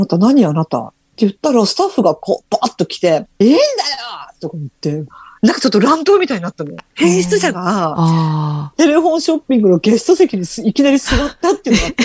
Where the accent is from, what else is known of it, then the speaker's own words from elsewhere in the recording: Kyushu, Japan; 私はほら九州人だから豚骨ラーメンしか食べれないのよ、